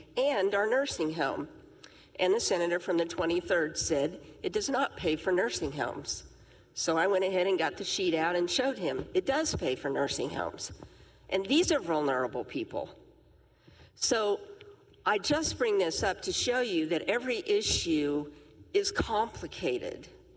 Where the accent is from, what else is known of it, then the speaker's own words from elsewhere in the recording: Missouri, United States; I'm from Shelby County, where we continue to lose population, and I represent 14 counties where we pretty much have that same situation